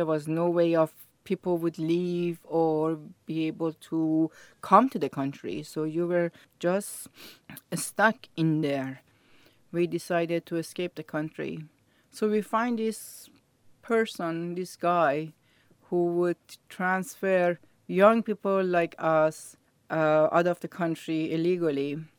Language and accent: English; Tehran, Tehran Province, Iran; English is a second language; also born or lived in Sweden; now in Orlando, United States; I grew up in Iran, Tehran. So grew up in there.